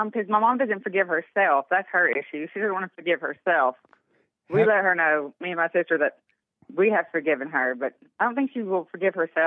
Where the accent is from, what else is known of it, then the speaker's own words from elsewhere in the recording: Deep South, United States; You know I'm from the Deep South, and we take this stuff serious, or at least I do.